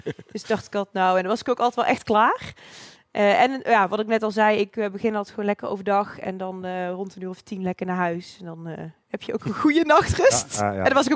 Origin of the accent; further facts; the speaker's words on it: Breda, North Brabant, Netherlands; Ik ben 28. Ik woon in Breda. Geboren, getogen in Breda.